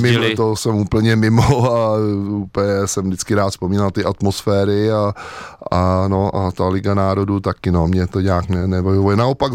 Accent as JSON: {"language": "Czech", "region": "Prague", "country": "Czechia", "tie": "born or raised there", "said": "já jsem rodilej Pražák, žil jsem tady kousek od Václavského náměstí, v Řeznický ulici jsem, ale protože jsme měli ve Smetanově Lhotě chalupu, kde jsme jezdili, no a táta si to tam úplně zamiloval, že v mých 6 letech"}